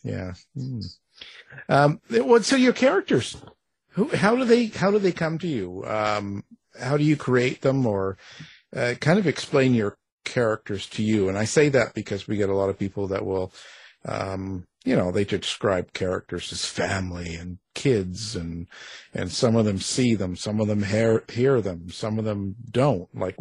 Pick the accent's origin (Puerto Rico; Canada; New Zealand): Canada; Well, I'm Canadian raised